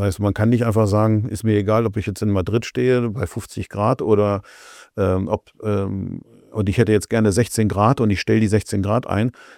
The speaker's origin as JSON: {"language": "German", "country": "Poland", "said": "Ich selber bin ja ursprünglich aus Polen."}